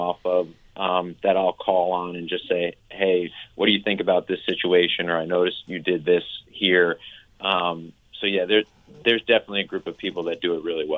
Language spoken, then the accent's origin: English; New York, United States; born or raised there